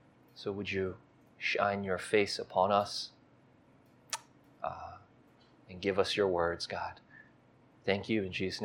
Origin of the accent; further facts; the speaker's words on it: United States; I'm an American. I don't know geography, right?